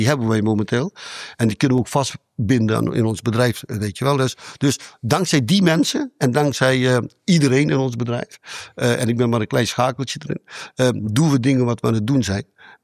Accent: Suriname; Want kijk, ik kom zelf uit Suriname. Ik ben een paar jaar heb ik opgevoed in een weeshuis.

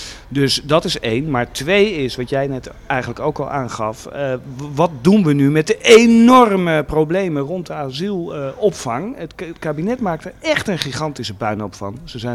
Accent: Utrecht, Netherlands; moved away as an adult; also born or lived in Amsterdam; Nou, ik ben opgegroeid in Utrecht. En toen ben ik rond 1990 naar Amsterdam vertrokken. En ik ben in 2017 weer teruggekomen.

